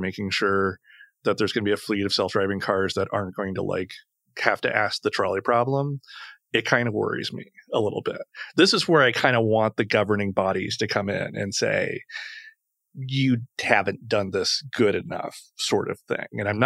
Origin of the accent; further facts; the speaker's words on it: Illinois, United States; See, I'm from Central Illinois and it's like McDonald's is like